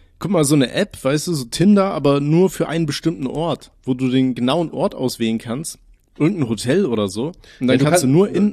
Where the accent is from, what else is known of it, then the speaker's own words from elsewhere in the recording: Aachen, North Rhine-Westphalia, Germany; ich bin halt in Aachen aufgewachsen